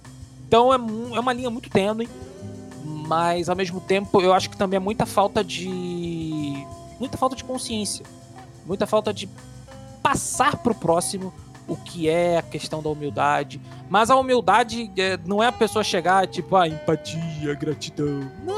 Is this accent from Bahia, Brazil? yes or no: no; Rio de Janeiro, Brazil; now in Brasília, Brazil; Eu hoje moro em Brasília, venho do Rio de Janeiro.